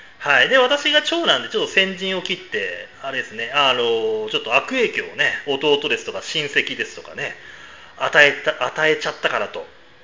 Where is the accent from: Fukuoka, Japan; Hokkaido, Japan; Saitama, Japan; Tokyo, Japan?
Saitama, Japan; Kuki; born there; 3人兄弟のですね、長男として、私は埼玉県の久喜市に生まれたんですよ。